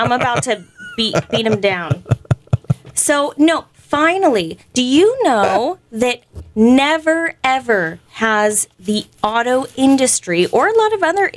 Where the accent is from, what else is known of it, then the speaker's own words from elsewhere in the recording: California, United States; I call it the stink bug because I'm from California.